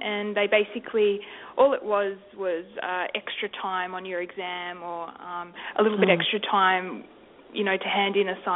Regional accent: Australia; Well, usually you're picked up through the school system. I wasn't. My mum actually picked it up

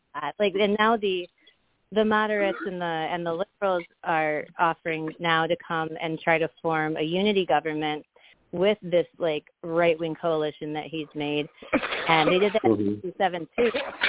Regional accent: Pontiac, Michigan, United States; So I'm born and raised. I'm from Pontiac, Michigan.

